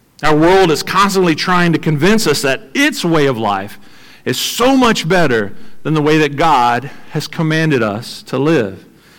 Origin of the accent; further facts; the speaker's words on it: Bond Community, Louisiana, United States; I grew up in Bond Community in the middle of nowhere. I went to the big metropolis of Pineville to go to school.